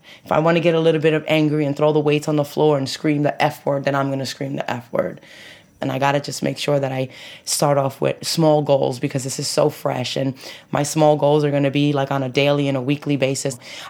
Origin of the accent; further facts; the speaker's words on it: New York, United States; I grew up in New York, man.